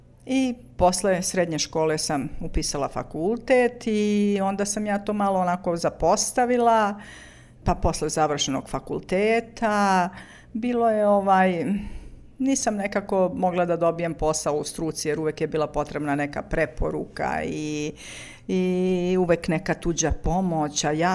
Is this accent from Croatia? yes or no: no; Prijepolje, Šumadija and Western Serbia, Serbia; Rođena sam u Prijepolju, odnosno u jednom selu kod Prijepolja koje se zove Brančići. Odrasla sam u porodici sa ocem, majkom i bakom i dva brata.